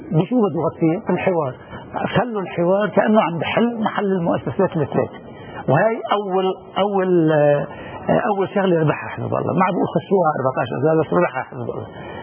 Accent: Lebanon; أنا كمواطن لبناني

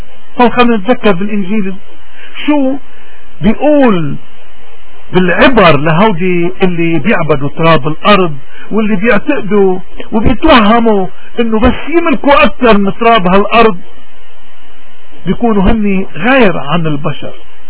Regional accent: Lebanon; خلونا نحن خصوصا كلبنانيين، بلدنا عم بيمر بظروف قاسية

